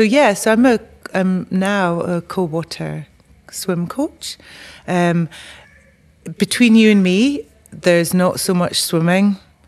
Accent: Scotland, United Kingdom; also born or lived in Bristol; now in Cumbria, United Kingdom; I moved to Cumbria from Bristol. So I'm from the northeast of Scotland. So when I was wee, I used to get put into, you know, bodies of water

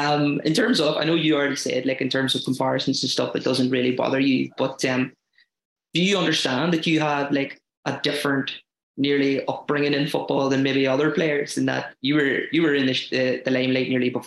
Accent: Tyrone, Northern Ireland, United Kingdom; I'm going to say we, I'm from Tyrone

